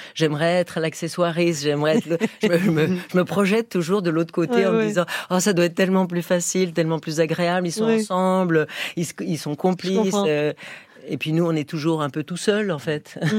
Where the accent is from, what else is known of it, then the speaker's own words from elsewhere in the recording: Switzerland; Oui, je suis suisse.